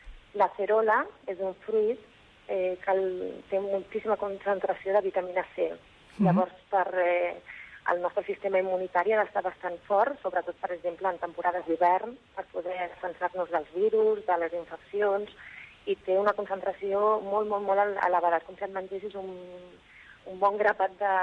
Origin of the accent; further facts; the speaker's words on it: Barcelona, Catalonia, Spain; Nosaltres som de Barcelona originàriament i vam decidir deixar les feines més d'oficina que teníem, la ciutat, i vam apostar per una vida més propera a la natura, més senzilla